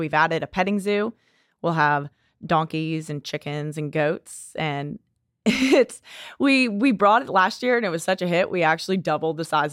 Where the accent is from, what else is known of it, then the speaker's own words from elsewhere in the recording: New Orleans, Louisiana, United States; I grew up in New Orleans, so I love big brass bands and just that live music with all the horns.